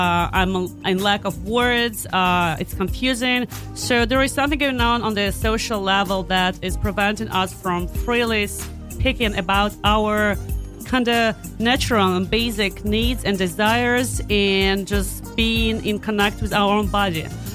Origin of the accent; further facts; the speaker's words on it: Belarus; Probably because I'm originally from Belarus and this is a taboo topic there.